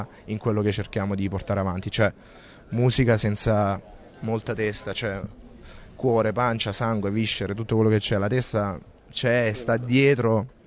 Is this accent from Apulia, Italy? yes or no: yes; Apulia, Italy; Però nella sostanza siamo salentini e lo facciamo, tra virgolette, pesare sempre a chiunque